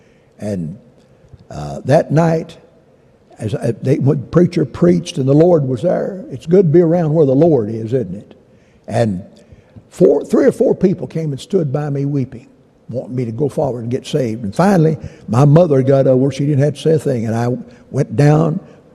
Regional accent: Soddy-Daisy, Tennessee, United States; But I was born and raised down in Saudi, Tennessee, as you've heard me say many times. That's the garden spot of the world, I've told you. But it was a great place to live.

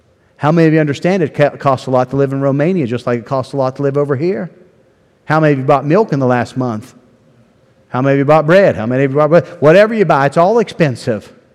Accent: West Virginia, United States; moved away; also born or lived in Ohio / Tennessee; The same place we found in Delaware, Ohio, which is the same place things we found in Murfreesboro, Tennessee, which is the same place we found in our homeland of West Virginia.

